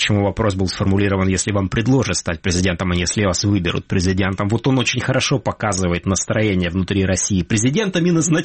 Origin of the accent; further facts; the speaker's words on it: Crimea, Ukraine; я, как крымчанин, сплю много.